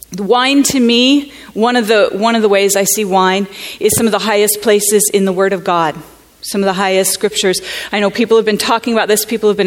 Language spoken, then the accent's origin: English; Grand Canyon, Arizona, United States; And I grew up in the Grand Canyon, as Perry said